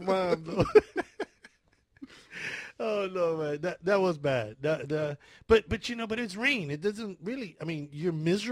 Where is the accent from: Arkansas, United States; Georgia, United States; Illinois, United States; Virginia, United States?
Illinois, United States; Chicago; I was raised in Chicago. Chicago is really cold. You get that 25 and 30 degree weather.